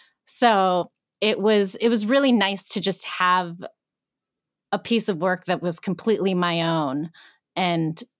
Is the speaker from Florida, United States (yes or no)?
no; Greensburg, Pennsylvania, United States; We actually shot in Greensburg, which is my hometown.